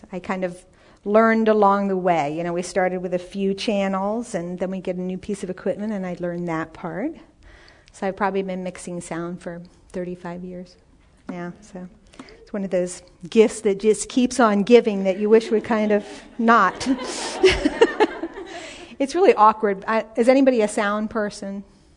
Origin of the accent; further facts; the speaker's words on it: Virginia, United States; also born or lived in England; now in Louisville, United States; I was born in England, raised in Northern Virginia, went to college in Philadelphia and studied technical theater.